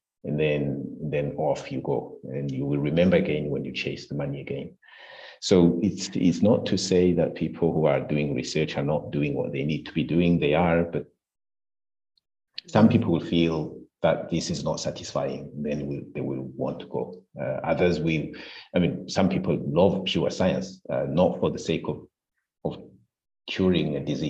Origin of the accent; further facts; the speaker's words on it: Burundi; English is a second language; because I come from Burundi, it's a French speaking, and there was that question, can he do a master's in English?